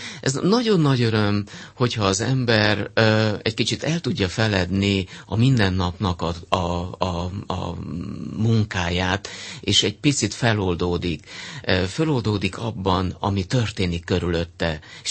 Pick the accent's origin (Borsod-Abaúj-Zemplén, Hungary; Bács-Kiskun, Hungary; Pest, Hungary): Borsod-Abaúj-Zemplén, Hungary; különösen az én szülőföldem, a Zemplén térségét jelentik és fémjelzik